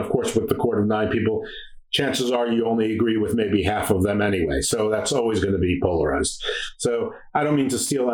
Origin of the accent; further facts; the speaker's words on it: United States; But, as an American kid living in the suburbs, I didn't know what that means.